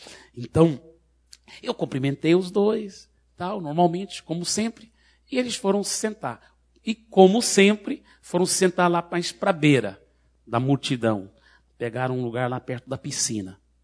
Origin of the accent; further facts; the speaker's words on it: Minas Gerais, Brazil; Ele realmente é de Minas Gerais, eu também sou mineiro.